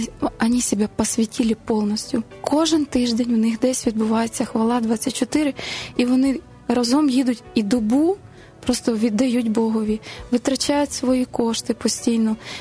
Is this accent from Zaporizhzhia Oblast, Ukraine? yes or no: yes; Melitopol, Zaporizhzhia Oblast, Ukraine; born there; Запорізьку буду я представляти, бо я народилась в Мелітополі, це Запорізька область.